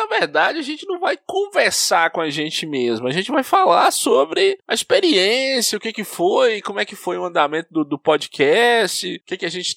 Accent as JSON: {"language": "Portuguese", "town": "Monte Azul", "region": "Minas Gerais", "country": "Brazil", "tie": "born or raised there", "said": "sou de Monte Azul, Minas Gerais, interior, extremo norte de Minas, divisa com a Bahia."}